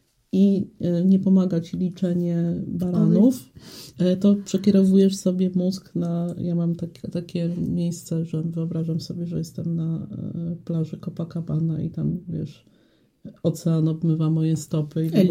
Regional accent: western Poland, Poland; To ja pochodzę z Polski Zachodniej, więc to jest ten taki sznyt trochę niemiecki

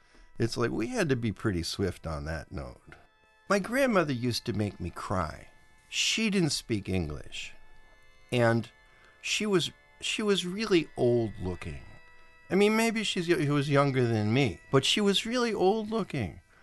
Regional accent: Dallas, Texas, United States; how growing up in Norton Avenue in Dallas, you know, it's like, okay, Hungarian was spoken in our house from my grandmother

